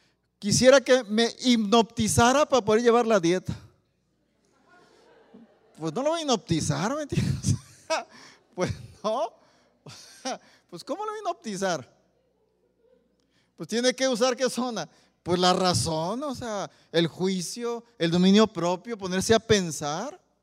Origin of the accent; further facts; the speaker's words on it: Oaxaca, Mexico; Soy de Oaxaca, ¿verdad?